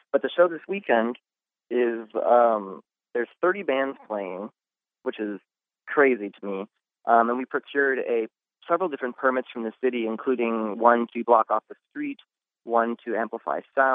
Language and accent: English; Naperville, Illinois, United States; I mean, I'm from Naperville, which is drastically different than Carbondale demographically and whatnot.